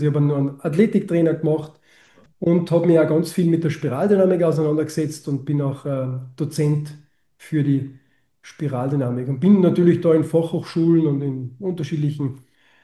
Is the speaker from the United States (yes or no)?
no; Saalbach-Hinterglemm, Salzburg, Austria; bin da mit 14 Jahren von zu Hause weg, also ich komme ursprünglich aus Saalbach-Hinterglemm, aus einem Skimassentourismusdorf.